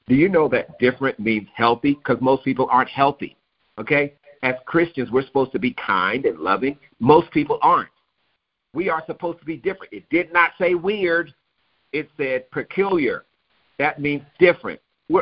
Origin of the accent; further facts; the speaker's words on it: Missouri, United States; I'm from Missouri.